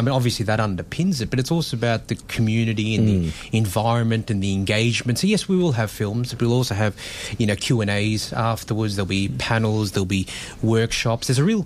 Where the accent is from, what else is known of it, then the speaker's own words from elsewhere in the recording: Australia; I mean, I'm Australian with, you know, half Greek and Filipino heritage.